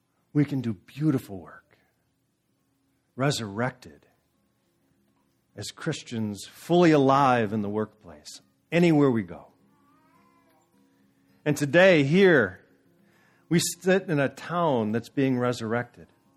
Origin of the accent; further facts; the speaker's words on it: Chicago, Illinois, United States; born there; But as it is, I was born in Chicago. And we knew nothing about subtlety in Chicago.